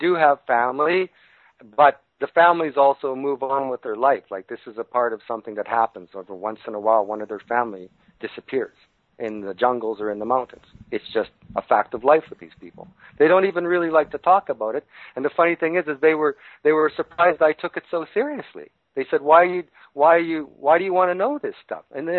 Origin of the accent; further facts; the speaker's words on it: Saskatoon, Saskatchewan, Canada; born there; No, this was back in Canada, in Regina, in Saskatoon, where I was born.